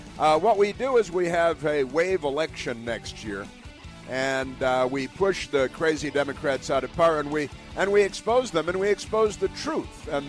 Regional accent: Chicago, Illinois, United States; No, because I'm from Chicago, you know, and I've heard of that sort of thing happening before.

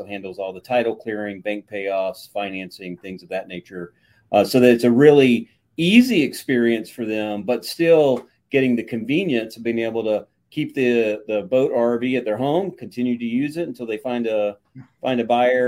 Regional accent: Florida, United States; I grew up in Florida and kind of moved all around early in my life, because my dad originally was a Boilermaker

